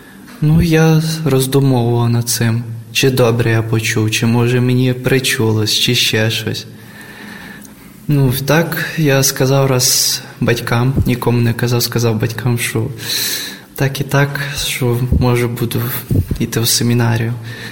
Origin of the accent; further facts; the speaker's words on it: Rakhiv, Zakarpattia Oblast, Ukraine; я із Закарпаття, міста Рахова, із Карпати, гори, все красота, буквально рядом.